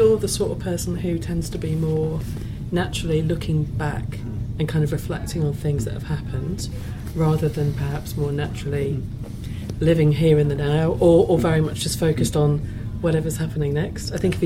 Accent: East Midlands, United Kingdom; now in Norfolk, United Kingdom; where I grew up there in Lincolnshire is probably only about an hour and a half from where we actually live now in Norfolk, the North Norfolk coast.

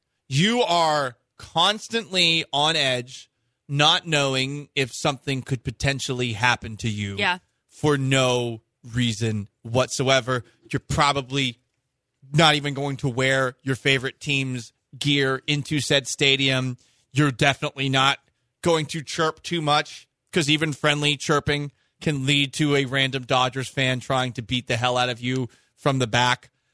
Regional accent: Philadelphia, Pennsylvania, United States; Yo, I'm from Philly.

